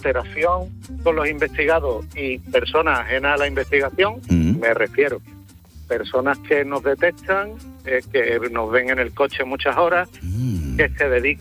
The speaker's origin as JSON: {"language": "Spanish", "town": "Huelva", "region": "Andalusia", "country": "Spain", "said": "Yo que no soy de Sevilla, un día me pidieron una investigación en Cama y yo que soy de Huelva"}